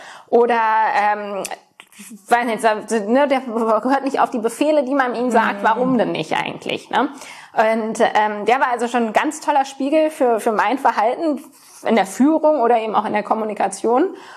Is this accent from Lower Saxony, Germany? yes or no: yes; Göttingen, Lower Saxony, Germany; als ich so 18 war ungefähr, habe ich in meiner Heimatstadt in Göttingen an einer Wahl zum Gänselisee teilgenommen.